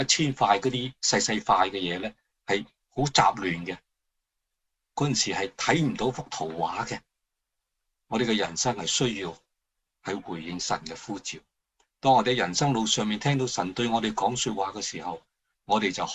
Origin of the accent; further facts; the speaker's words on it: China; 我哋中国人啊饮两杯啊，饮咖啡啊，食饭咧就表示有好嘅关系